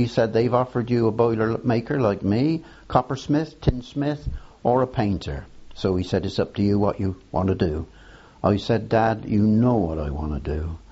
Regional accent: Swindon, South West England, United Kingdom; I was born actually in Old Town, 56 North Street.

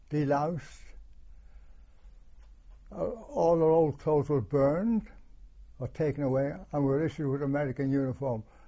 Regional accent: Smethwick, West Midlands, United Kingdom; Back in my hometown, I went to see my mum and dad and my brothers and sisters at Smethwick, yes.

